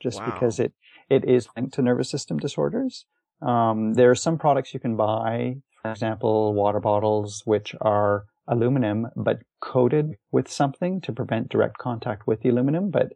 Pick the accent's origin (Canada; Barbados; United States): Canada; Winnipeg, Manitoba; And growing up in Winnipeg, my mother had one.